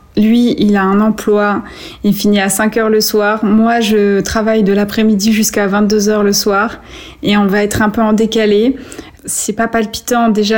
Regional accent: Vierzon, Centre-Val de Loire, France; Et là, je reviens dans ma ville natale, dans le centre de la France, pour quelques mois avant de reprendre mes études.

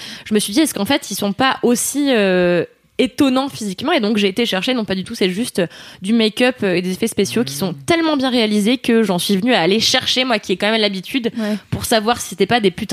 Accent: Levallois-Perret, Île-de-France, France; moi, je viens de Levallois-Perret, donc une commune extrêmement riche de gens blancs qui se mélangent très peu à d'autres ethnies.

